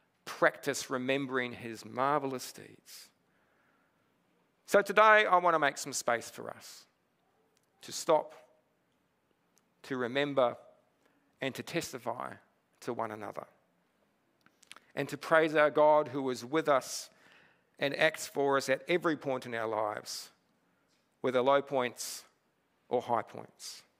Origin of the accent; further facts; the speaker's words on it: Whanganui, Manawatū-Whanganui, New Zealand; born there; I was born in Whanganui. Anybody got history in Whanganui? No? There's a few of us out there, the mighty river.